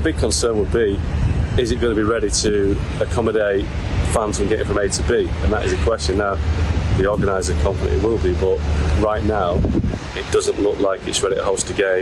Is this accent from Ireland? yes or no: no; England, United Kingdom; growing up in England, there is this kind of strange belief that England have the best team in the world and will win the World Cup.